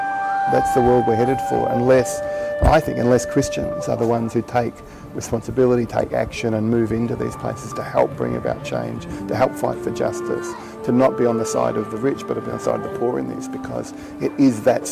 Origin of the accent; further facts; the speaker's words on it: Melbourne, Victoria, Australia; also born or lived in Bangkok, Thailand; We grew up in Melbourne in Australia